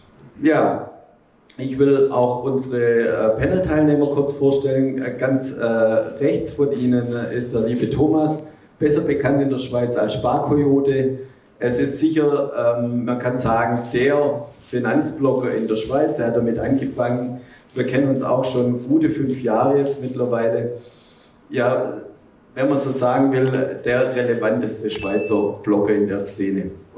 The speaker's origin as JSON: {"language": "German", "region": "Baden-Württemberg", "country": "Germany", "moved": "as an adult", "lives_now": "Switzerland", "said": "Eingangs schon gesagt, bin aus dem Schwabenländle."}